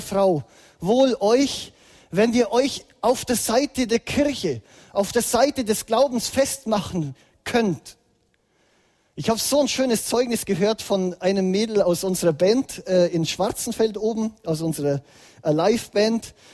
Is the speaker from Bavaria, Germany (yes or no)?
yes; Bavaria, Germany; Ich hatte ein gläubiges Umfeld. Ich bin im Ostallgäu aufgewachsen, wo in den 80er Jahren die Welt noch relativ in Ordnung war. Genau, im schönen Ostallgäu.